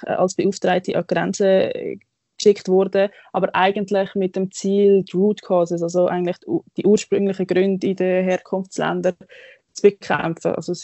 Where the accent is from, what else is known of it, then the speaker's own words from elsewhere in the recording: Switzerland; bei uns in der Schweiz